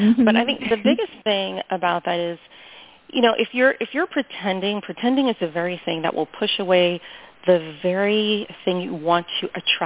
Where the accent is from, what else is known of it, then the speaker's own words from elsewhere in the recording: New York City, New York, United States; I was raised in New York City, very, you know, tough city to be raised